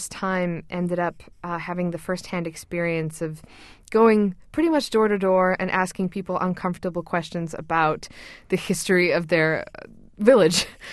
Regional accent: Cyprus; also born or lived in Egypt; I also had the experience of growing up in Cyprus and in Egypt

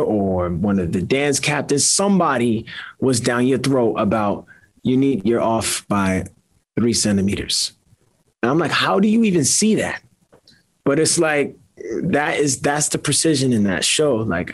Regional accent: Brooklyn, New York, United States; Yeah, I grew up in Bushwick with my mom and my 2 siblings, my older brother and my younger sister. Predominantly Latino neighborhood, Puerto Ricans, Dominicans, Mexicans. It was what we call barrio.

